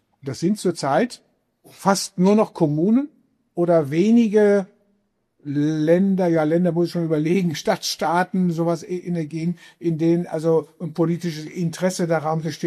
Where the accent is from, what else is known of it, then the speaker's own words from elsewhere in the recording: Bochum, North Rhine-Westphalia, Germany; Ich komme aus Bochum oder habe lange Jahre in Bochum gewohnt.